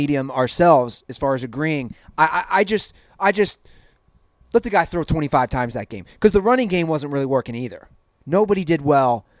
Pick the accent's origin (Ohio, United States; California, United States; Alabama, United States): Ohio, United States; Cincinnati; let's go to watch my hometown Bengals lose to the Rams.